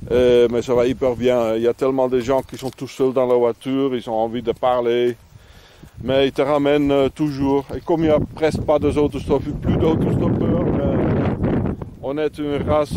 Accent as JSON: {"language": "French", "town": "Carcassonne", "region": "Occitanie", "country": "France", "said": "Je viens de Carcassonne."}